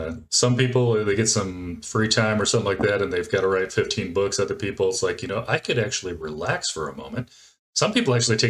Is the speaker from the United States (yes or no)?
yes; Phoenix, Arizona, United States; I didn't have that problem growing up in Phoenix. I had a Summer was like 9 months long.